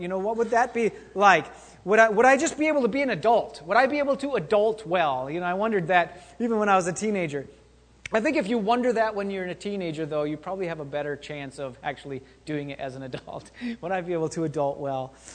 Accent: Wisconsin, United States; I grew up in Wisconsin, so that was normal.

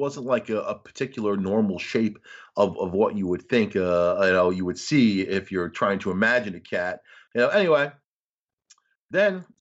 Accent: Long Island, New York, United States; I made friends with them right away because I was from Long Island, you know.

